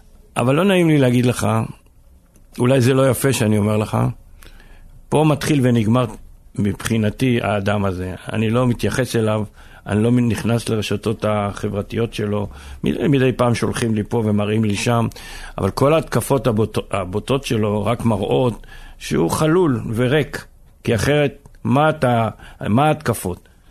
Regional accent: Haifa District, Israel; born there; מה חי? אני נולדתי פה.

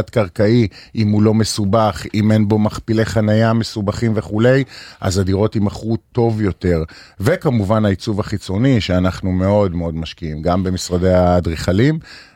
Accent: Haifa, Haifa District, Israel; אני יזם, חיפאי, אני ממקימי קבוצת מבנים, בעבר הייתי, אני מושרש בחיפה כי הייתי פה בחיי הלילה

